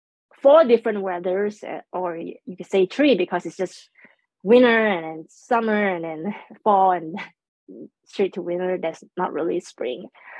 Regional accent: Malaysia; growing up in Malaysia, it's mandatory for us to learn geography.

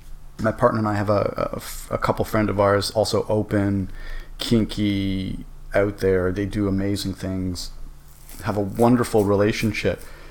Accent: Toronto, Ontario, Canada; growing up in Toronto, which is the culture here is very, very puritanical. It's very old school Protestant.

